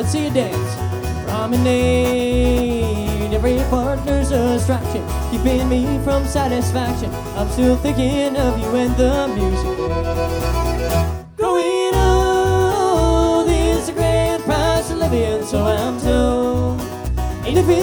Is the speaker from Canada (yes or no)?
yes; Kingston, Ontario, Canada; We're from Canada, from Kingston, Ontario.